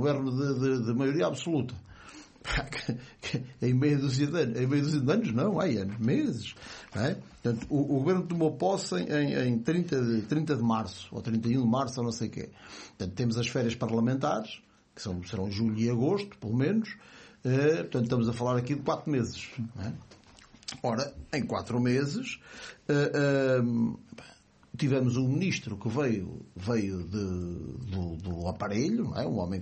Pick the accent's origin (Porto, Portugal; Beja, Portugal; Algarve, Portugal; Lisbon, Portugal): Lisbon, Portugal; born there; Que é a maternidade VIP de Lisboa. Mas então acho que a maternidade onde eu nasci vai agora ser fechada.